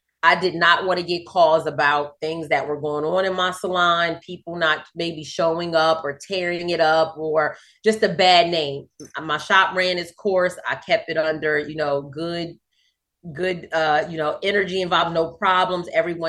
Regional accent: Maryland, United States; because my salon was in Maryland. I'm from Maryland.

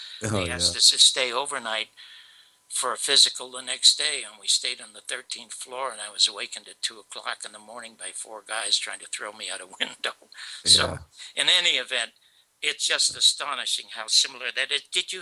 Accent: Toronto, Ontario, Canada; I was born and raised in Canada. I was born in the Salvation Army Hospital, Charity Hospital in Toronto

